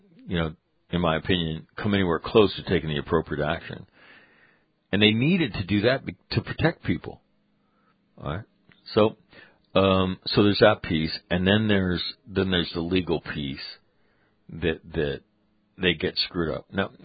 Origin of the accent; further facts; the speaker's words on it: Ireland; I would say, as an Irishman, I would say Linehan